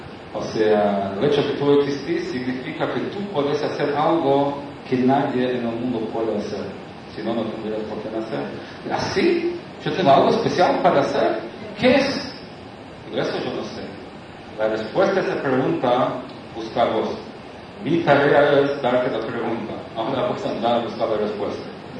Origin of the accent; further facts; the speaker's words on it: Montevideo, Uruguay; Digo, yo soy de Montevideo, amigo de Buenos Aires.